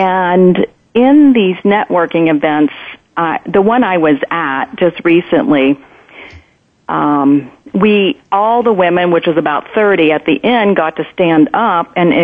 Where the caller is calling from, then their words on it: Richmond, Virginia, United States; I'm calling in from Richmond, Virginia.